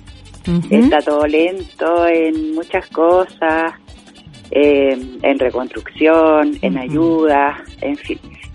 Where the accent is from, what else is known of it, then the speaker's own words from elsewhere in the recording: Temuco, Araucanía, Chile; born there; Yo nací en Temuco y después mi mamá me trajo a estos lados. Pero yo me vine acá hace 26 uh-huh. años